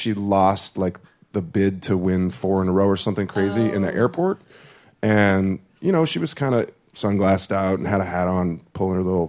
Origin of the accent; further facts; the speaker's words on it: St. Louis, Missouri, United States; I'm from St. Louis, Missouri.